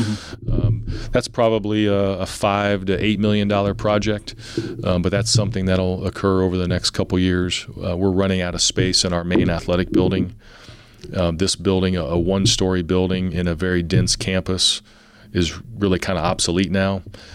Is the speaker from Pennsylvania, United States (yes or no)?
no; Dodge City, Kansas, United States; I grew up in Dodge City, but you know, one, it's easy to throw my name out there. I'm a sitting AD. I grew up in Kansas.